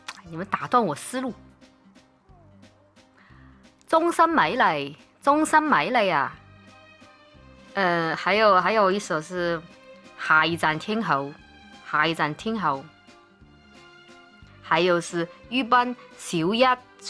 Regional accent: Taiwan; 其实，作为一个台湾人，想请教大家一下

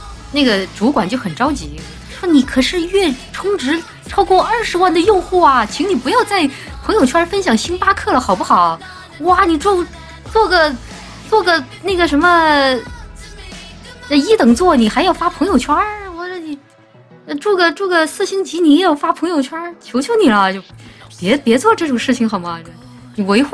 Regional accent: Hunan, China; 我也是湖南人呐，我妈妈是湖南的，我爸爸是重庆的，我是混血，强强联手，特别能吃辣

